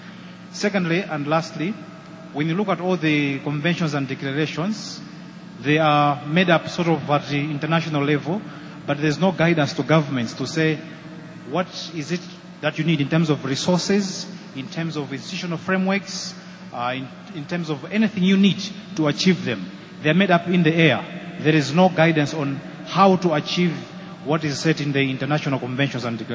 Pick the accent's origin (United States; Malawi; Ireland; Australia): Malawi; I'm from Malawi, UNFPA.